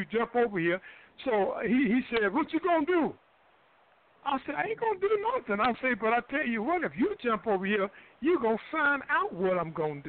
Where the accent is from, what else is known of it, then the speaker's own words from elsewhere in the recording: Durham, North Carolina, United States; I was walking in Durham, North Carolina yesterday in my hometown